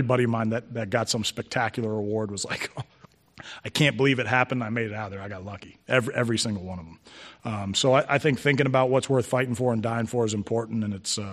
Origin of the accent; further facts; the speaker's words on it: United States; I'm a pure born, bred American.